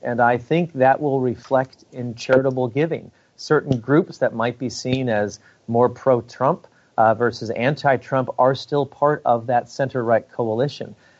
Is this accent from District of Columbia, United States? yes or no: yes; Washington, District of Columbia, United States; born there; also born or lived in Marin County, California; And actually, I was born in Washington, D.C., which in and of itself is a unique experience. But yes, I will say, well, I used to live in Northern California.